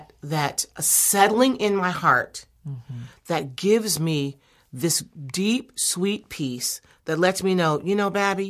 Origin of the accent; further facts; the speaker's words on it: Detroit, Michigan, United States; Detroit. I grew up, you know, near Motown, the daughter of a Black Baptist preacher.